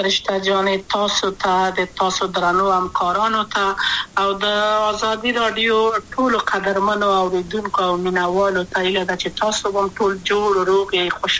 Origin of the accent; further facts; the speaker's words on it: Kabul, Afghanistan; also born or lived in Wardak; زه خو اصلا د وردګو ولایت یم، د پلار مې د وردګو ولایت ته خلګنسس کې دلې د کابل په تختپل سیمه کې یم، او لویا شویم کابل کې هم مکتب می دولسم په کابل